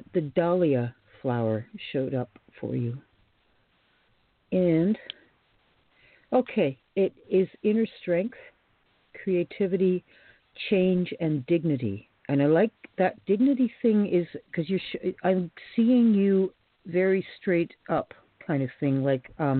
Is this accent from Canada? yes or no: yes; Canada; I'm from Canada